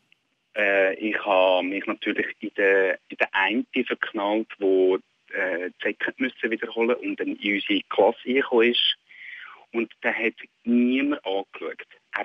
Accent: Willisau, Lucerne, Switzerland; Ich komme ursprünglich aus dem Luzerner Hinterland, Willisau, in dieser Gegend.

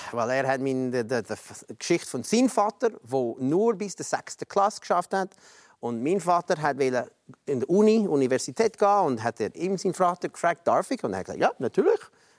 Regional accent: New York, United States; German is a second language; Ich bin aufgewachsen in New York. New York ist eine grosse Stadt mit vielen Leuten.

